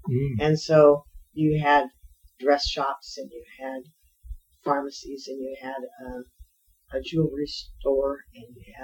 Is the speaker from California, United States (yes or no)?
yes; Livermore, California, United States; Well, I grew up on Almond Avenue.